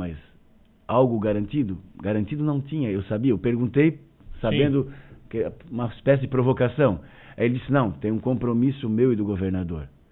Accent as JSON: {"language": "Portuguese", "town": "Santana", "country": "Brazil", "tie": "born there", "said": "eu nasci em Santana"}